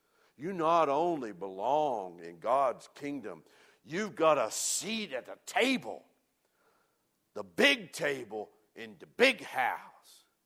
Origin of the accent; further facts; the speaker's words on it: Mooresville, United States; I grew up in Mooresville on a little farm.